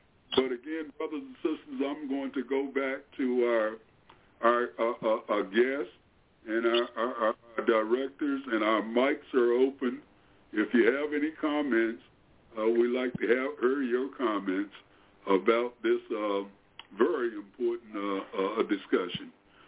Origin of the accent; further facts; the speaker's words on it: Delaware, United States; I voted for him. I'm from Delaware, his home state